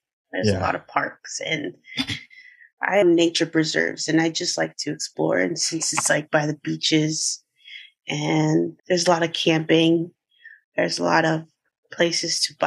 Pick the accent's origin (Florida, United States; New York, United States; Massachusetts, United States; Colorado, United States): Florida, United States; Jacksonville; So, like, growing up in Jacksonville, my dad, he worked by the beaches.